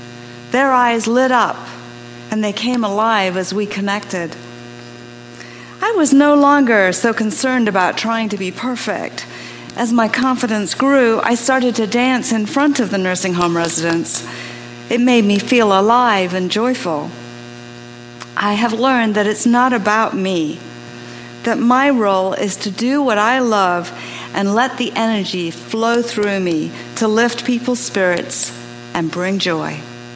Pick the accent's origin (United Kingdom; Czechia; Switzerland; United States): United Kingdom; England; growing up in England with the culture back in the 50s